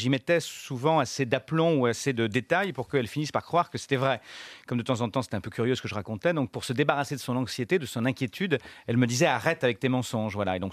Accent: Barbezieux, Nouvelle-Aquitaine, France; born there; dans une petite ville de province qui s'appelle Barbezieux, qui est la ville où je suis né, en Charente.

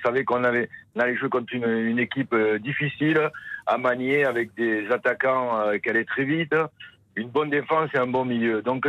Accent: France; moi, je suis français, donc je suis pour la France.

